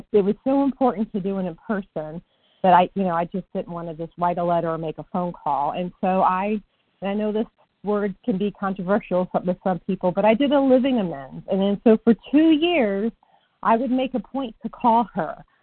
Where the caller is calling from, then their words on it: Massachusetts, United States; I'm calling from Western Mass.